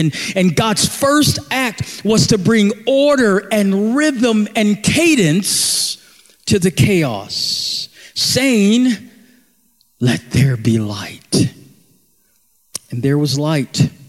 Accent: Buffalo, New York, United States; growing up in Buffalo, New York, and watching Channel 7 News, Eyewitness News, the 12 o'clock news

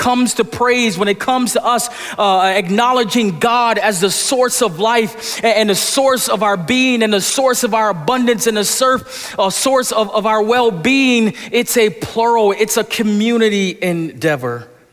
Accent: Buffalo, New York, United States; I grew up in Buffalo, New York, 15, 20 minutes from Niagara Falls.

